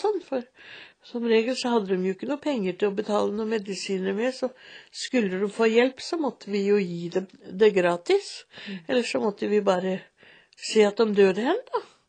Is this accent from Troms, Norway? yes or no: yes; Senja, Troms, Norway; Det var meningen jeg skulle gå inn i sykepleien da når jeg kom fra Senja